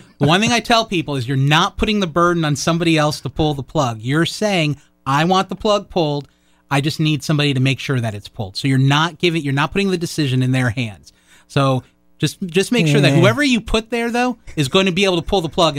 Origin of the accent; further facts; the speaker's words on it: Boca Raton, Florida, United States; now in Coral Springs, United States; So I grew up in Boca.